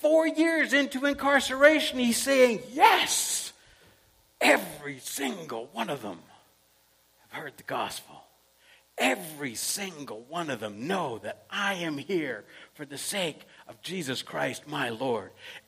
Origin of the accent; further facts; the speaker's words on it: Canada; I'm a Canadian. I have freedom of speech.